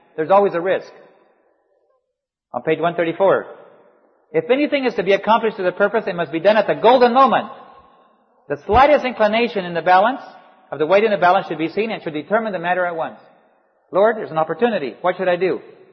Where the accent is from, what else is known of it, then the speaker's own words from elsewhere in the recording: Bolivia; I grew up in Bolivia